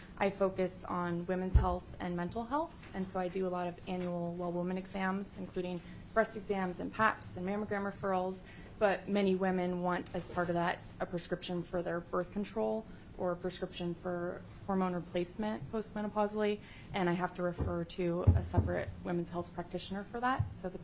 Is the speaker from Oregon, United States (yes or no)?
no; Fairbanks, Alaska, United States; And I'm from Fairbanks. I did my undergrad at UAF and then went down to the National College of Natural Medicine for my four-year medical degree